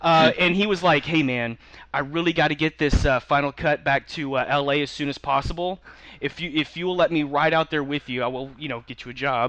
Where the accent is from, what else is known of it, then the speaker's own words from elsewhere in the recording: Waco, Texas, United States; moved away; I'm from Texas, Waco. Was never in a religious cult. And I moved out here like 8 years ago